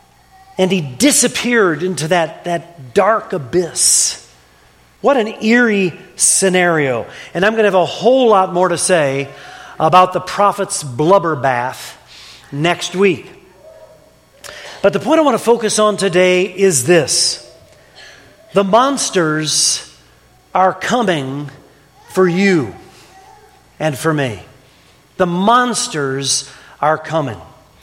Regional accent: Ohio, United States; The neighbors who live behind me growing up in Ohio always seemed to be living above their means.

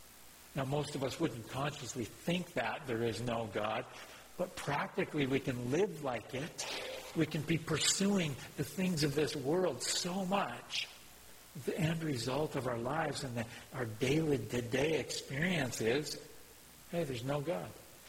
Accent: Alberta, Canada; also born or lived in Ontario; I lived a significant several years in Ontario, but I'm Alberta, born and bred.

